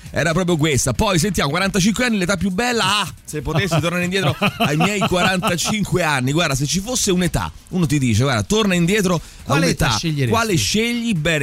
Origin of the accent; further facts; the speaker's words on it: Sicily, Italy; E quest'estate verrò a festeggiare laggiù in Sicilia, nella mia terra, minchia!